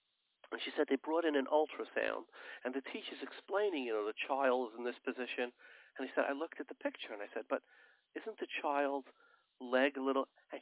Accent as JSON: {"language": "English", "town": "Brooklyn", "region": "New York", "country": "United States", "tie": "born or raised there", "said": "You know, on my block, I grew up in Borough Park. I lived there for many years."}